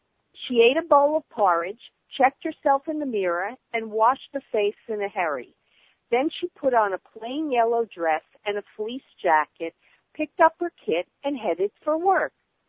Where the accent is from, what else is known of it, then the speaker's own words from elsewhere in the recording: East Orange, New Jersey, United States; born there; I was born in East Orange, New Jersey. I've lived most of my life in the East Coast, going up as far as Maine, which was an experience.